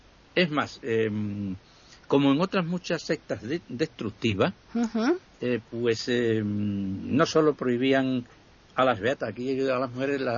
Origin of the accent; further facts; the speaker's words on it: Mérida, Extremadura, Spain; now in Badajoz, Spain; yo recuerdo llegar a mi pueblo, que han llegado las misiones, ¿no? Mi pueblo es Mérida, ¿no?